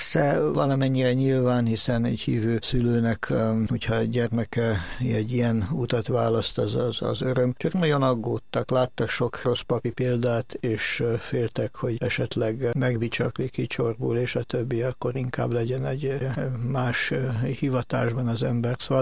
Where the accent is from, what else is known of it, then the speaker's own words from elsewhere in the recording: Budapest, Hungary; Budapest egyik külső részén a 11. kerületben születtem, nőttem föl